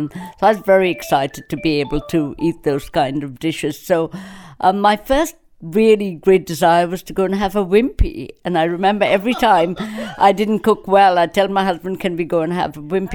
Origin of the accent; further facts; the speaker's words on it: Kolkata, West Bengal, India; now in United Kingdom; I'd never been out of India before, but knew so much about it because I grew up in Calcutta, went to the Loreto Convent.